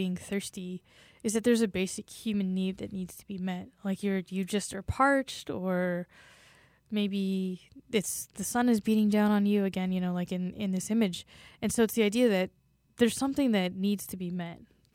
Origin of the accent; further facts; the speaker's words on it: West Coast, United States; I'm originally from the West Coast, and so water, I think, always has been a big image for me.